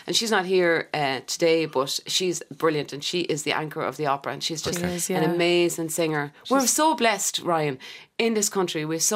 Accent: Ireland; That's because we're Irish. That's why we are the way we are.

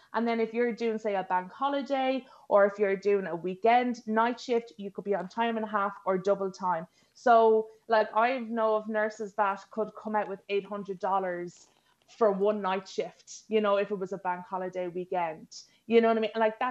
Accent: Ireland; moved away as an adult; as an Irish expat, nobody wants to leave their country. I didn't want to leave Ireland either particularly, but you know, I was in my mid-20s.

